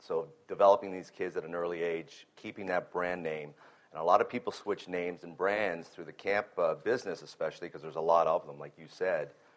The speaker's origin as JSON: {"language": "English", "country": "Canada", "tie": "born or raised there", "lives_now": "United States", "said": "as a kid growing up in Canada"}